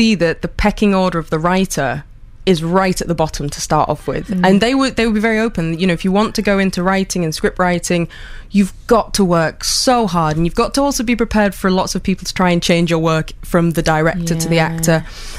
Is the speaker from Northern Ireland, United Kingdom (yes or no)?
no; Hull, Yorkshire and the Humber, United Kingdom; I was born in Hull and grew up in the villages outside of Hull, and I'm very fond of it.